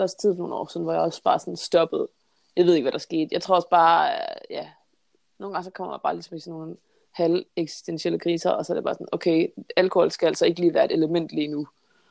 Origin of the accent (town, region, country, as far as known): Greenland; now in Denmark